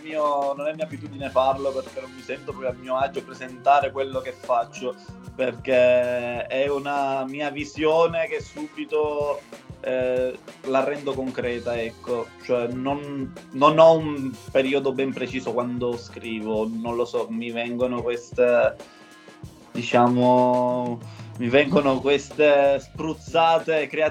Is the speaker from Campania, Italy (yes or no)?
no; Marsala, Sicily, Italy; ho 27 anni, ancora per poco, sono siciliano di origine marsalese, lato occidentale della Sicilia, proprio la punta della pizza siciliana.